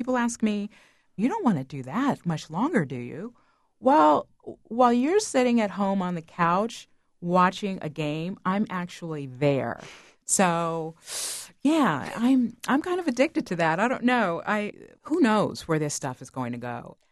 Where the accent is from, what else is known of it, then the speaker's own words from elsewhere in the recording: Dallas, Texas, United States; born there; I was born in Dallas, so we were dedicated to the Cowboys